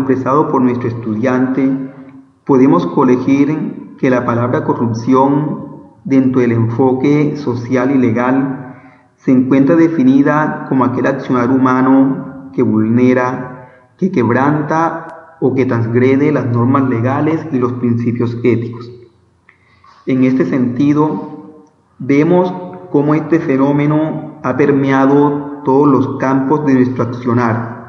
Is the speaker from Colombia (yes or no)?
yes; Colombia; nosotros como colombianos